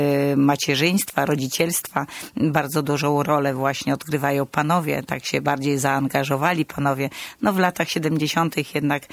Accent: Michałowo, Podlaskie Voivodeship, Poland; born there; A już ja się urodziłam w izbie położniczych w Michałowie.

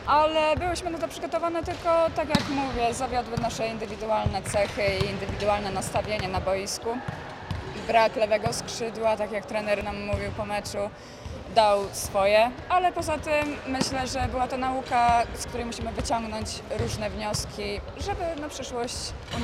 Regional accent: Jarosław, Subcarpathian Voivodeship, Poland; No do busa, przecież ja z Jarosławia tyle godzin, trzeba jechać.

